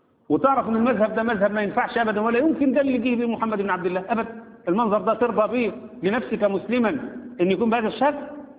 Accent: Egypt; يعني احنا جايز الناس عندنا في مصر بدات تفوق شويه

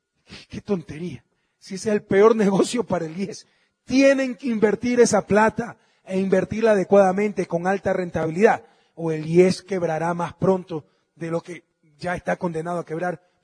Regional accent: Manabí, Ecuador; Montubios de Manabí. Mis tías sí se creen con pedigrí, ¿no? Pero no les hagan caso, en verdad somos Montubios de Manabí.

